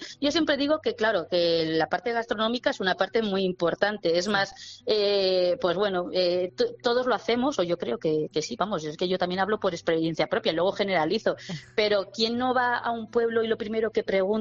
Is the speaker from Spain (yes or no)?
yes; Rubielos de Mora, Aragon, Spain; soy de Rubielos, me sí. desplazo aquí a trabajar